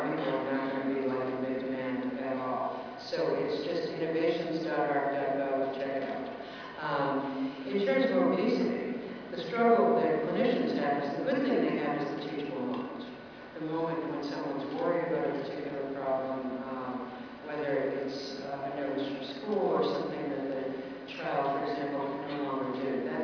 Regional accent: Massachusetts, United States; I grew up in Massachusetts, and therefore the University of Massachusetts, very strong public health.

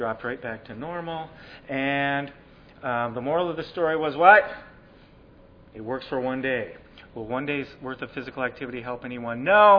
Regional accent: Minnesota, United States; I'm from Minnesota. It was not inclement.

